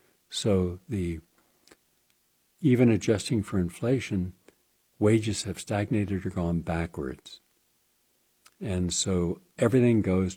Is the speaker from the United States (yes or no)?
yes; Parkersburg, West Virginia, United States; I had a friend who was a school teacher in my hometown of Parkersburg, West Virginia